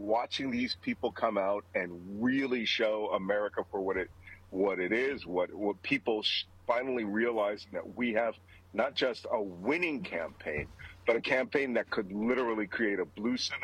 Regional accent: Philadelphia, Pennsylvania, United States; because I'm from Philadelphia.

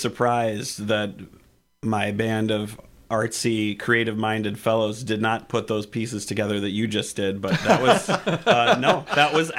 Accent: Illinois, United States; because I was from Illinois originally, and that's where he's from. But I had moved up here

